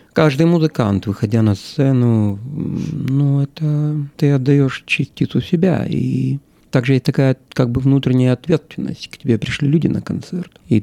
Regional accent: Odesa, Odesa Oblast, Ukraine; я родился в Одессе.

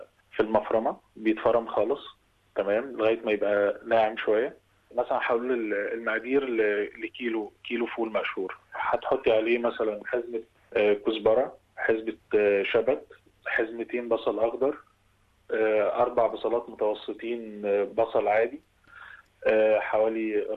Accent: Alexandria, Alexandria Governorate, Egypt; انا من اسكندريه، من حته يعني من مصر، من مدينه اسمها اسكندريه.

